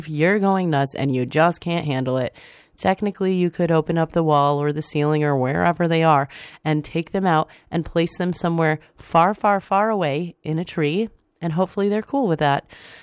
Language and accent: English; Midwest, United States; I'm from the Midwest